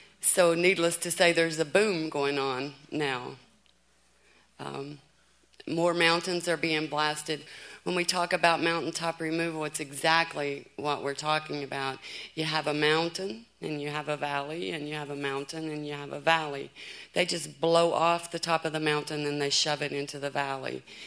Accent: Kentucky, United States; I grew up in Harlan County, southeastern part of Kentucky.

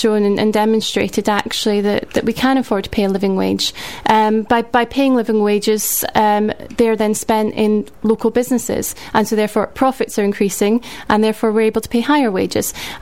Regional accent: Edinburgh, Scotland, United Kingdom; now in Bristol, United Kingdom; I'm originally from Edinburgh. I've lived in Bristol for about 7 or 8 years.

